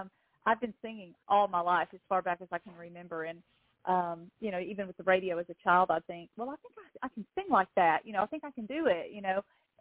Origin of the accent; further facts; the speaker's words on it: Oxford, Alabama, United States; I am originally from Oxford, Alabama, which sits right in between Atlanta, Georgia, and Birmingham, Alabama.